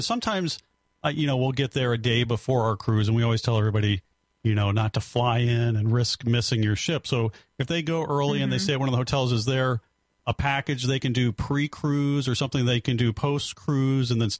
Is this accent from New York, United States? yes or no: no; Florida, United States; So I grew up in Florida, and I was in Sarasota, and I was in Orlando, and I got to watch like the space shuttle launches and all that.